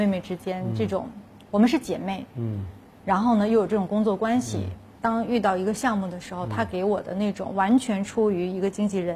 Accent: Northeast China, China; 就是我们东北女孩挺坚强的，我生活在我出生在东北

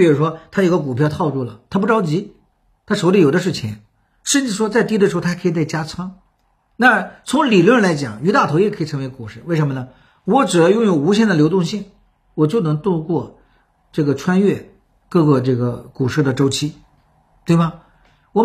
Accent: China; 那用我们中国人的观点来看，他儿女就残了，对吧？

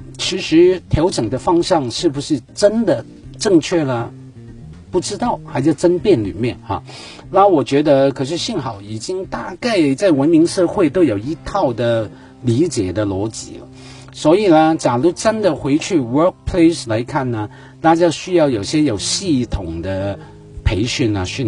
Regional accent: Hong Kong; 我来说我是60年代出生的哈，在我成长过程中，我不敢说那是一个普遍， 至少在我的环境，那个当时的香港，特别我的草根区的哈，

